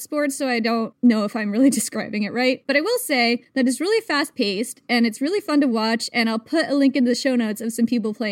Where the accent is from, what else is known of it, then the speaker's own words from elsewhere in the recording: United States; I am American. We do not know about the sport.